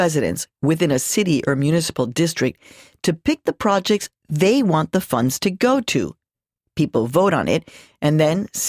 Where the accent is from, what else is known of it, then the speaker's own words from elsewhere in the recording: Chicago, Illinois, United States; In the U.S., it's been used in my hometown of Chicago, in San Francisco and Vallejo, California, and right here in New York City.